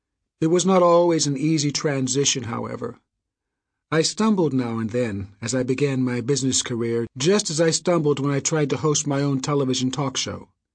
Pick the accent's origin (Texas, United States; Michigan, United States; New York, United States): Michigan, United States; Lansing; My father and other entrepreneurs in my hometown, Lansing, Michigan, were my first business role models and mentors.